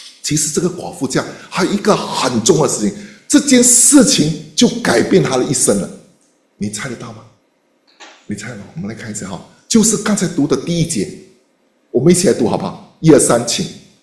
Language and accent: Chinese; Singapore; 我们新加坡人不是饿死的，是胖死的